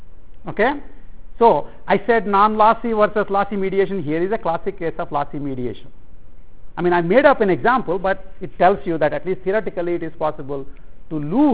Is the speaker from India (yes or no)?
yes; India; you know, I'm from India, so I can outsource.